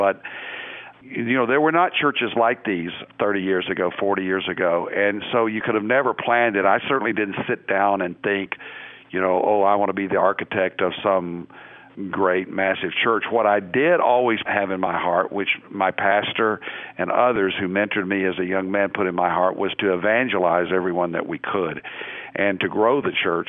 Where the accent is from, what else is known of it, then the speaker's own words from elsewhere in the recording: Conway, Arkansas, United States; born there; I was born in Conway, Arkansas, a little town outside of Little Rock